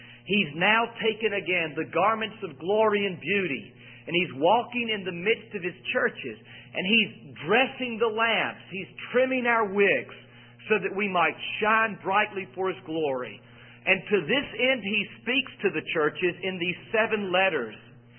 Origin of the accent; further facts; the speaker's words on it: Fayetteville, United States; When I was growing up in Fayetteville, a church began, a strong Bible-teaching church at the time, evangelical, by the name of Church of the Open Door there in Fayetteville.